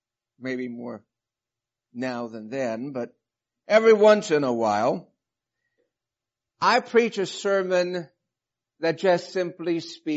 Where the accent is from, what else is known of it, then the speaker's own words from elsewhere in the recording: Alaska, United States; moved away as an adult; And I love the experiences I had at growing up in a foreign country or growing up in Alaska, which some people think is a foreign country, and getting those kind of things to bookend my childhood. We left Alaska after my freshman year of college.